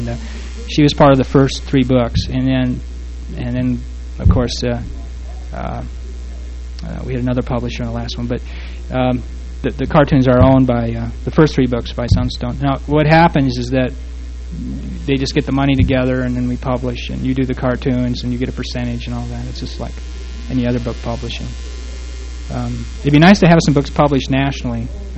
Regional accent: North Dakota, United States; I'm from North Dakota. We had a little branch up there, and my dad was a branch president.

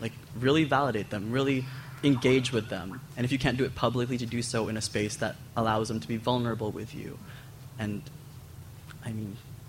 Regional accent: Canada; I'm from Canada. I'm also like visibly like brown.

